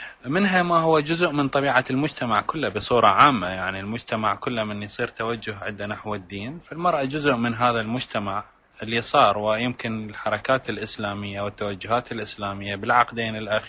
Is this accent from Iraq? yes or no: yes; Iraq; وفي بلد مثل بلدنا العراق اللي مر بما مر به